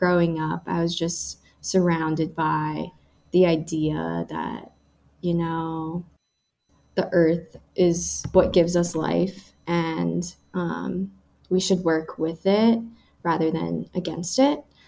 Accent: Hawaii, United States; For me, I think like a big part of where that passion comes from was growing up in Hawaii.

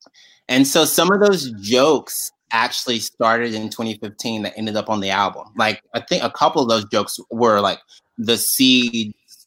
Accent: Mississippi, United States; Yeah, I'm from Mississippi originally. I was born and raised in Mississippi. I went to high school in Mississippi.

